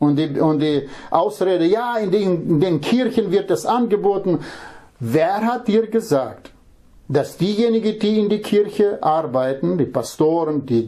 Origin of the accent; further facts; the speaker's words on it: Russia; German is a second language; now in Germany; Ich komme aus Russland.